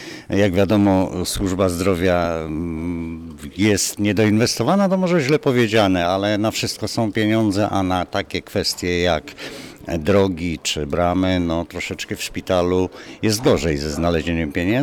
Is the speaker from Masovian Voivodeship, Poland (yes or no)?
yes; Otwock, Masovian Voivodeship, Poland; jestem z Otwocka, miasta, no nie uzdrowiska, ale zabytkowych budowli medycznych z dużymi historycznymi zaleciałościami medycznymi.